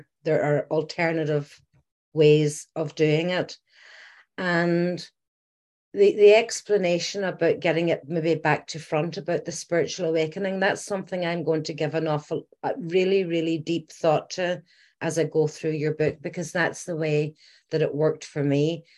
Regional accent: Ireland; you'll probably have picked up from the accent, I'm Irish.

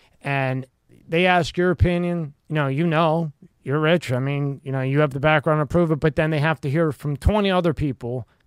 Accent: Italy; I'm from Italy

